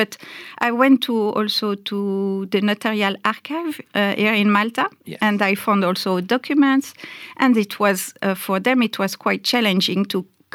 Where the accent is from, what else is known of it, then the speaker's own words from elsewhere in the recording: Brittany, France; English is a second language; also born or lived in Paris, France; the trip, and we stay in Paris for a few years, and then we moved to Brittany, and I grew up in Brittany.